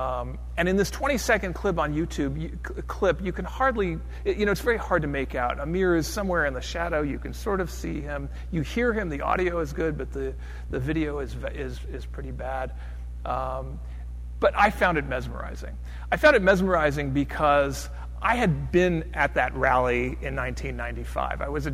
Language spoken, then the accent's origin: English; California, United States; I grew up in California. This is far colder than the coldest day I ever experienced growing up.